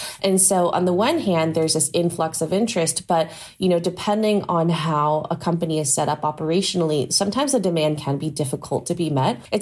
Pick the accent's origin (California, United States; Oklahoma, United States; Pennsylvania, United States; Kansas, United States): California, United States; Santa Barbara; I'm from Santa Barbara, California.